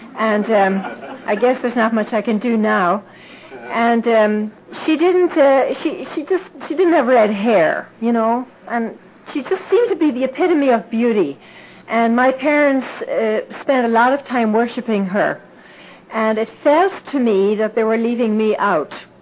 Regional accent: Ireland; I was born and raised in Ireland.

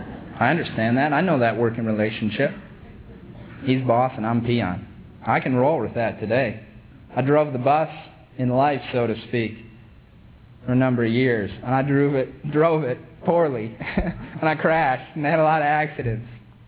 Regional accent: Minnesota, United States; I'm from Minnesota.

